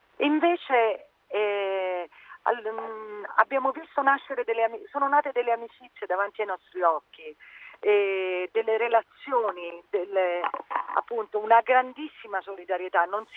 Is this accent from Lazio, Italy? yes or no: yes; Rome, Lazio, Italy; perché sono romana per motivi, diciamo, personali